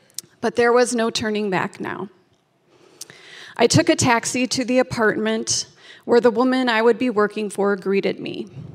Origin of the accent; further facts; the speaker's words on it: Boone, Iowa, United States; moved away as an adult; now in Paris, France; I had left my hometown of Boone, Iowa, everyone and everything I knew, to live in Paris for the next year and work as a nanny